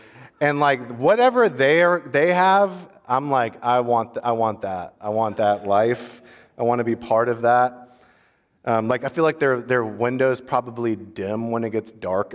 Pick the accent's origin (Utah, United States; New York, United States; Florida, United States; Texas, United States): Florida, United States; I'm about to go on a pilgrimage back to where I grew up in South Florida, and I'm having a lot of memories.